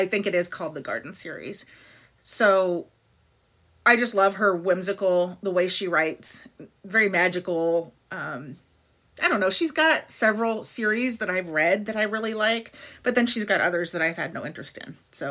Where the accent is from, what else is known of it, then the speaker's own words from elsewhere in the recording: Arizona, United States; I've never been to Las Vegas, even though I was born and raised in Arizona.